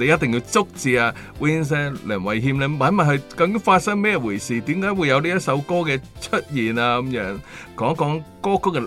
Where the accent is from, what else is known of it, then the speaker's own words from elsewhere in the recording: Hong Kong; 就系我哋香港人有好多时都系主要都系用